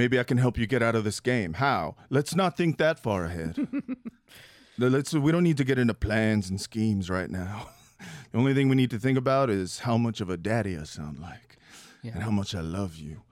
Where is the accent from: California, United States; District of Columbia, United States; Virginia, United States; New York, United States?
California, United States; Los Angeles; I feel like I grew up in Los Angeles and I heard crickets